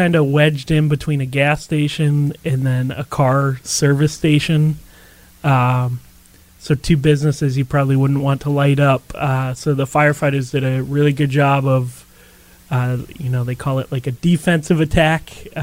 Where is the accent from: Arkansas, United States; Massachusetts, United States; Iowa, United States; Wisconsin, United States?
Massachusetts, United States; Northborough; I grew up in Northboro. I live in Northboro now